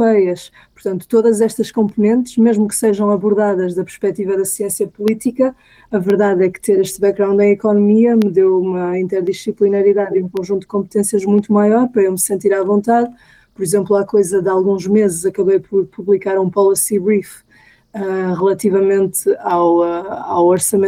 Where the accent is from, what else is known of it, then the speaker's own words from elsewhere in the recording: Arcos de Valdevez, Viana do Castelo, Portugal; na zona de Ponta da Barca, Arcos de Valdevez, de onde eu sou natural